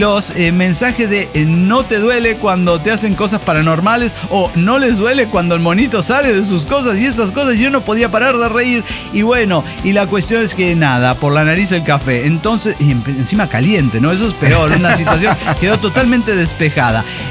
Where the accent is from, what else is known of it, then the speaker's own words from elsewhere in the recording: Mexico City, Mexico; born there; now in Tlalnepantla, Mexico; Bueno, nací en Distrito Federal, ahora Ciudad de México, y nunca he vivido ahí, porque vivo en Tlanepantla.